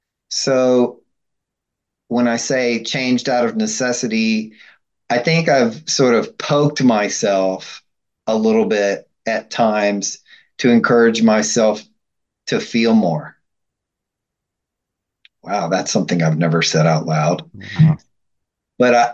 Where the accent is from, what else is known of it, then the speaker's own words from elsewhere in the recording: Nashville, Tennessee, United States; moved away as an adult; Maybe it's part of being I'm from Nashville originally. It's part of being a Southern boy.